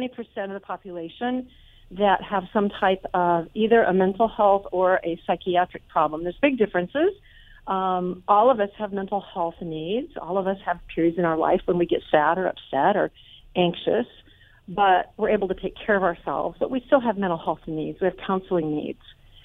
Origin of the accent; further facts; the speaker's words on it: Nebraska, United States; moved away as an adult; now in Washington, United States; I mean, I'm from Nebraska originally, and I left Nebraska in 1992 to be able to go to the Pacific Northwest